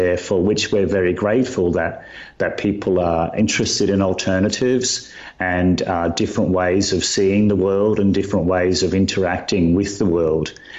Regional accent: Australia; I'm from Australia.

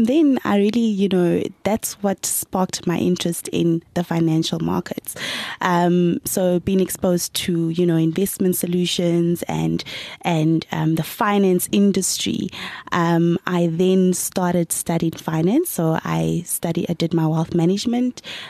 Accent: Gauteng, South Africa; I grew up in the East Rand.

